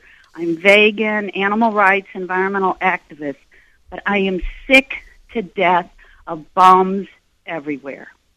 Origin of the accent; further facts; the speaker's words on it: St. Louis, Missouri, United States; also born or lived in California; now in Oregon, United States; I moved to Oregon 4 years ago, and I had lived in California. I'm from St. Louis, Missouri.